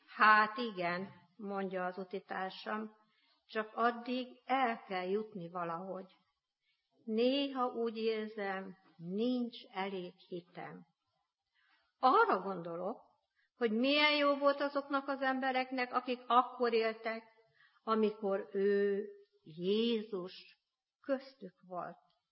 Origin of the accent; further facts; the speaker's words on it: Felsőregmec, Borsod-Abaúj-Zemplén, Hungary; born there; Én szintén Zemplénből, szűkebb környezetemből, Felsőregmeten születtem, és ott találtam olyan drága szülőket, akiknek a hitemet köszönhetem.